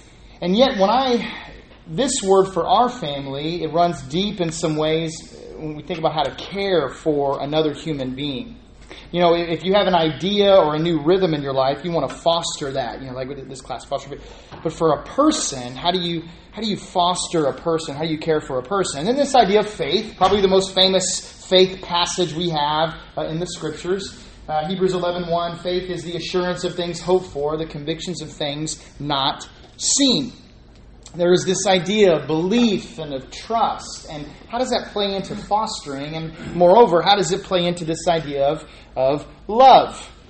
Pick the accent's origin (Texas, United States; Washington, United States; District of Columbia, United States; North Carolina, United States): Texas, United States; College Station; I'm from College Station, Texas